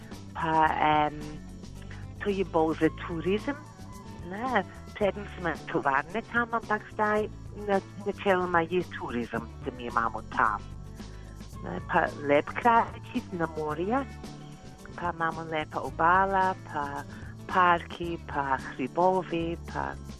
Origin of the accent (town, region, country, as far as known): Burntisland, Scotland, United Kingdom; Slovenian is a second language; now in Blanca, Slovenia